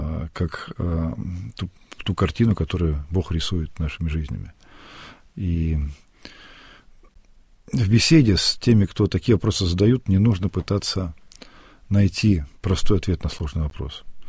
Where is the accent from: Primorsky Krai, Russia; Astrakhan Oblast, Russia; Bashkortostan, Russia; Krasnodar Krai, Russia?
Primorsky Krai, Russia; Vladivostok; я приехал там из Владивостока